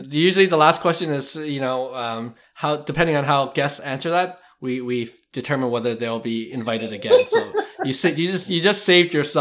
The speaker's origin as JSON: {"language": "English", "country": "Canada", "tie": "born or raised there", "said": "growing up in Canada, hockey is a thing here, right?"}